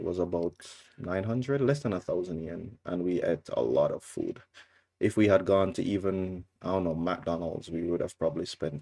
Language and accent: English; Jamaica; Anytime I tell people that I'm from Jamaica, people always get so excited